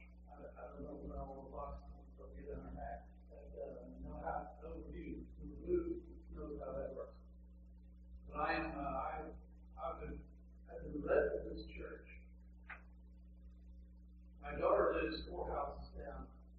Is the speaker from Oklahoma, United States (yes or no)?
no; Louisville, Kentucky, United States; I came from Louisville, Kentucky. About 3 weeks ago, I officially moved, even though I still have a house, a lot of furniture and stuff there.